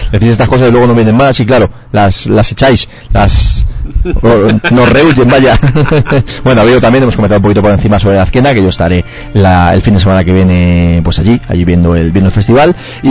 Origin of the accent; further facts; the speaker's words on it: Madrid, Community of Madrid, Spain; los que somos de aquí de Madrid